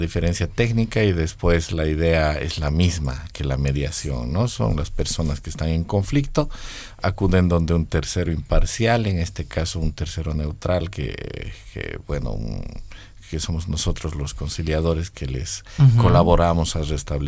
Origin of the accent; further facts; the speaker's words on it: Cochabamba, Bolivia; Yo vengo de la ciudad de Cochabamba, en Bolivia.